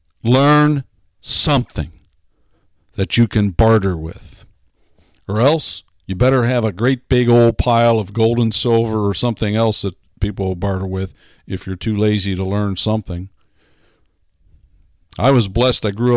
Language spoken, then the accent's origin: English; Pennsylvania, United States; Where I grew up in Pennsylvania, there's a monument in the middle of town called Standing Stone.